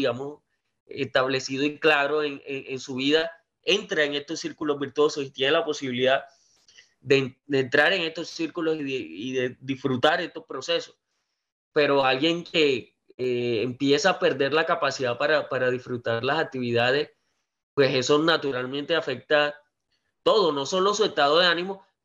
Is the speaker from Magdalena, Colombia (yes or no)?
no; Montería, Córdoba, Colombia; ya que soy de Montería, Córdoba.